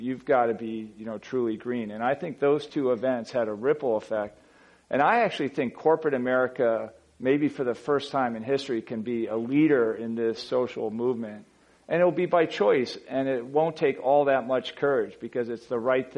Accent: United States; I'm an American Fortune 250 CEO.

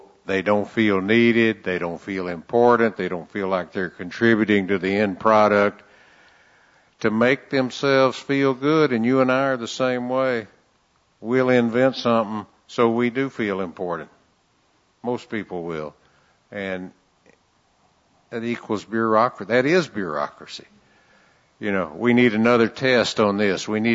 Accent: San Antonio, Texas, United States; I'm from San Antonio. It hasn't rained this year.

